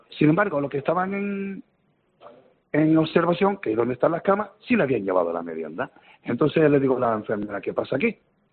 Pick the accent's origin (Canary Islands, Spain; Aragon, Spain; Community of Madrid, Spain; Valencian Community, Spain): Canary Islands, Spain; como buen canario que somos